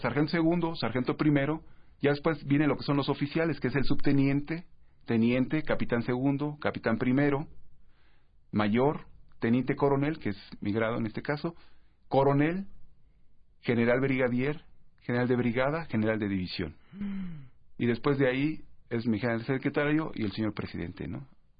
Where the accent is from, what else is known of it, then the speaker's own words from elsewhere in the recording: Mexico; pero todos seguimos siendo mexicanos, ¿no?